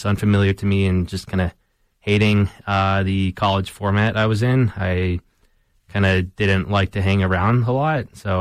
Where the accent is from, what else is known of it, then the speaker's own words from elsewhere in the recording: Chicago, Illinois, United States; I'm originally from Southwest Side Chicago. I grew up painting there and just like seeing like graffiti everywhere I was from, because the neighborhood I'm from is Pilsen, and it's just like this very historic Chicano community that's just covered in graffiti.